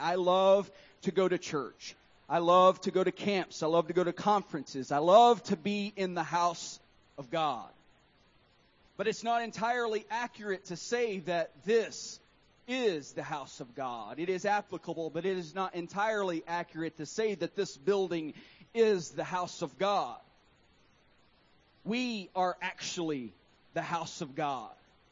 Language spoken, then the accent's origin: English; Tennessee, United States; And I'm from Tennessee, so you already accept me, hopefully.